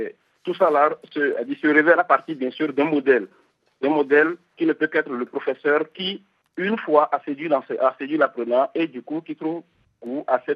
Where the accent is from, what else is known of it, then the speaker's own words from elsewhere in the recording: Akodeha, Benin; now in Dakar, Senegal; Je suis béninois originaire d'Akodeha, une région du Bénin du Sud.